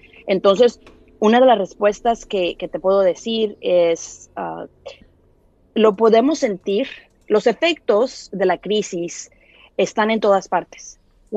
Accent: Monterrey, Nuevo León, Mexico; Les voy a decir, yo soy de Monterrey, decimos mucho, fuera de onda.

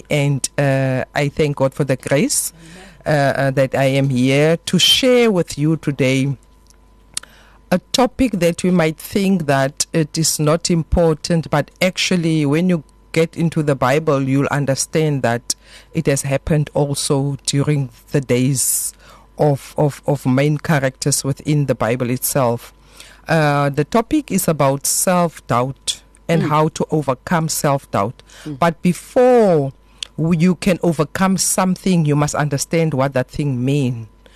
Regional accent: King William's Town, Eastern Cape, South Africa; I am from the Eastern Cape, King Williamstown.

